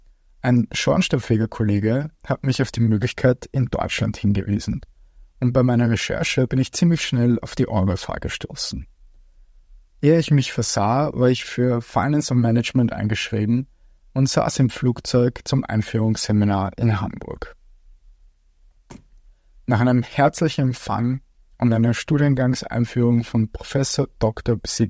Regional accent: Austria; Vor allem als Österreicher heute hier zu sprechen, ist eine unglaubliche Ehre für mich.

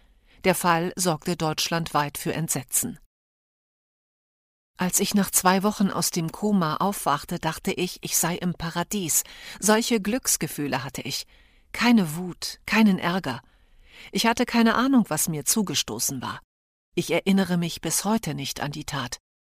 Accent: Eastern Anatolia, Turkey; Ich bin mit 7 Geschwistern in der Türkei aufgewachsen. Wir sind Kurden. Irgendwann wurde unser Dorf im Osten des Landes niedergebrannt, deshalb mussten wir in den Westen flüchten.

